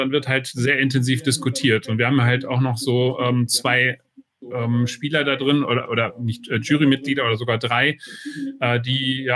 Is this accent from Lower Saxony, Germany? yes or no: no; North Rhine-Westphalia, Germany; now in Bonn, Germany; Ja, ich bin Bonner, ja genau. Also Wahlbonner, eigentlich bin ich Westfale sozusagen, aber seit mittlerweile 22 Jahren auch im Rheinland unterwegs.